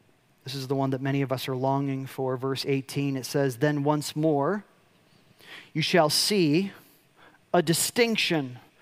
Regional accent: Chicago, Illinois, United States; Like, I'm from Chicago. I picked this one up pretty quick.

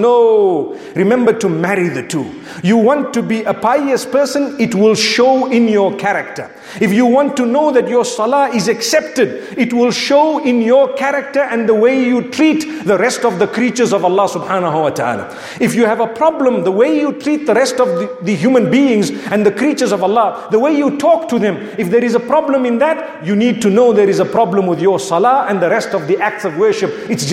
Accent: Zimbabwe; Ask me, I come from Zimbabwe.

